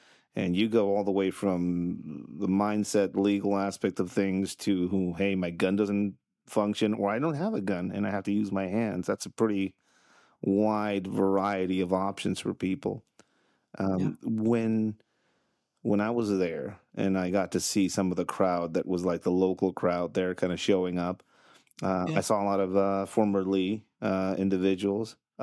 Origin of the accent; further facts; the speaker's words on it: Tijuana, Baja California, Mexico; I grew up in Tijuana.